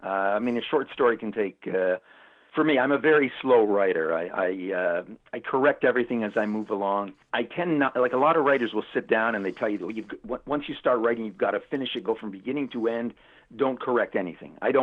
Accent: Trenton, Ontario, Canada; I grew up in Trenton with two older sisters in the 50s and 60s.

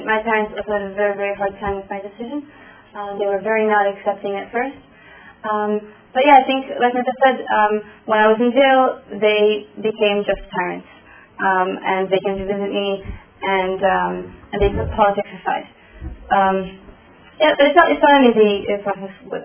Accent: Jerusalem, Jerusalem District, Israel; I grew up in Jerusalem, and I went to, my parents are not religious, and they're generally pretty liberal about a lot of things, but I went to a religious school.

